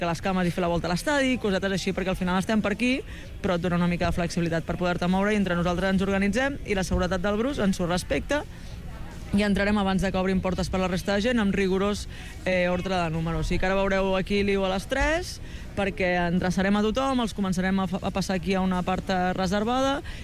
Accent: Barcelona, Catalonia, Spain; jo sóc d'aquí a Barcelona, però vaja, hi ha gent de tot arreu. Jo sóc d'aquí a Barcelona, m'he agafat vacances per estar aquí aquesta setmana fent cua

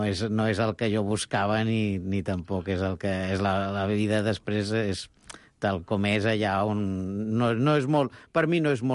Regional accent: Barcelona, Catalonia, Spain; born there; moved away; Perquè jo sóc nascut a Barcelona, però fa quasi 20, bueno, 25 anys que visc allà

